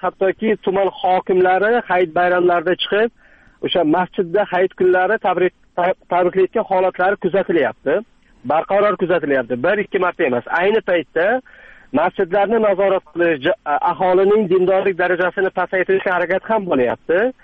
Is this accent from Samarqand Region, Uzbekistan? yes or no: yes; Samarkand, Samarqand Region, Uzbekistan; Men Samarqandlikman, lekin Samarqand meniki emas.